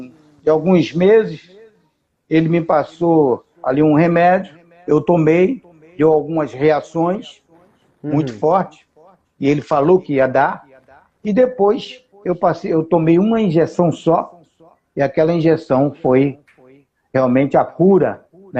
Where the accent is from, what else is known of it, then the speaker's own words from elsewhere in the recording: Moreno, Pernambuco, Brazil; moved away; eu sou de Pernambuco. De uma cidade chamada Moreno. E Deus me trouxe para cá em 1965.